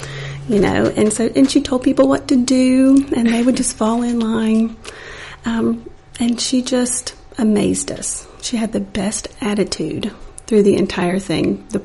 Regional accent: Hartselle, Alabama, United States; We're from Hartselle, so just right up the road from here. And our town just came out like crazy.

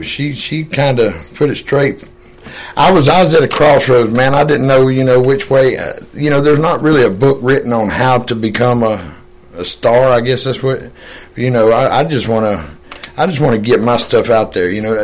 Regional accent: Oakman, Alabama, United States; Well, growing up, it was mainly in South Alabama. And it's weird because I'm from Oakman

